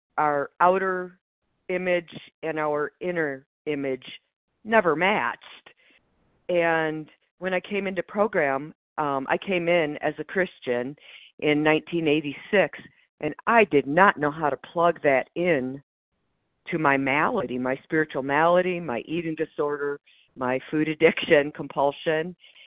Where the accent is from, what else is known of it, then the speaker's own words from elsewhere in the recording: Michigan, United States; I'm from Michigan, and I rarely share, and so I'm pushing myself today.